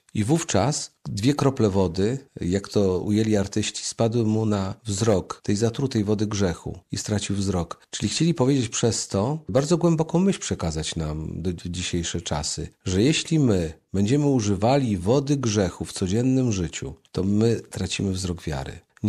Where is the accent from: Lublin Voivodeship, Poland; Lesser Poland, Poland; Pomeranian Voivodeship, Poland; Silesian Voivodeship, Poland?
Pomeranian Voivodeship, Poland; Sam jestem Kaszubą, więc wiem, jak to jest.